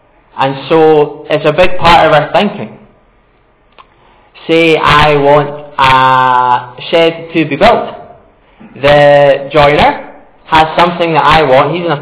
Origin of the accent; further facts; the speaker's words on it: Portree, Scotland, United Kingdom; also born or lived in Staffin / Stirling / Glasgow; I grew up in Staffan from 0 to about 6, and then moved to Portree. The bright lights of Portree, it was like a city to me at the time. And lived here till I was 19